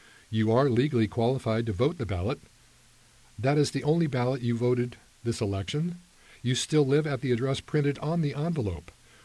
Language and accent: English; Silverton, Oregon, United States; I was born and raised in the Silverton, Mount Angel area, graduated Silverton Union High School before attending OIT.